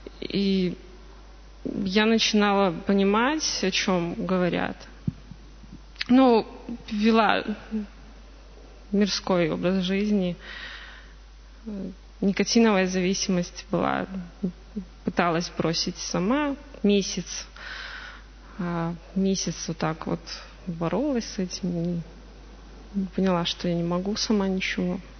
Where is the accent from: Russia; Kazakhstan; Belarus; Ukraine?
Belarus; Salihorsk, Minsk Region; Мне 27 лет. Я из Солигорска